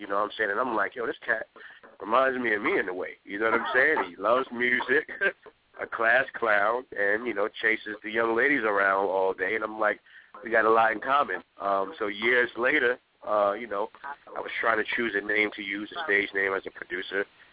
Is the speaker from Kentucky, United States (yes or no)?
no; Bronx, New York, United States; I'm from the hood. I'm from the Bronx, man.